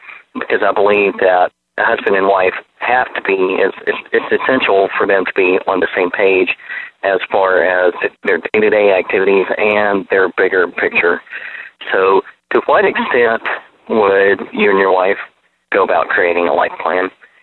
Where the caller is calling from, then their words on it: Nashville, Tennessee, United States; And I'm calling from Nashville.